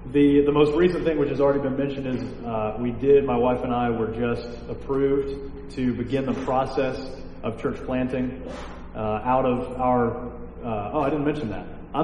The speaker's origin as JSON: {"language": "English", "town": "Atlanta", "region": "Georgia", "country": "United States", "tie": "born or raised there", "lives_now": "Central Florida, United States", "said": "The Lord, we grew up, both my wife and I grew up in Atlanta. And for whatever reason, the very last place that we saw ourselves being is living in Central Florida. And here we are living in Central Florida."}